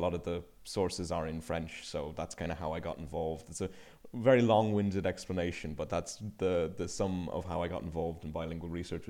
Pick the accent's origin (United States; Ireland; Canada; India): Ireland; was in primary school, I went to an Irish speaking primary school. Now, my Irish isn't very good